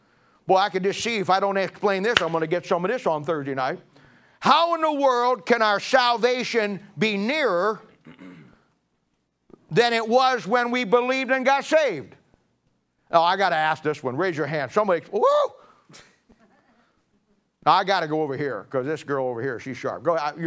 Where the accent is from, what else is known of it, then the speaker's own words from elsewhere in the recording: United States; Now, I'm an American.